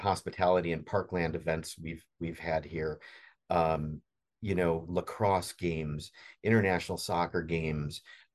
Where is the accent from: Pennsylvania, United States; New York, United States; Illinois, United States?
Illinois, United States; Chicago; being here as long as I have and being a Chicagoan as well, obviously it holds a special place in my heart anyway